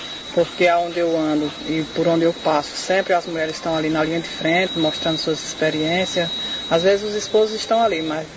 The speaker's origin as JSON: {"language": "Portuguese", "town": "Parnamirim", "region": "Pernambuco", "country": "Brazil", "said": "sou do município de Parnamirim, aqui de Pernambuco."}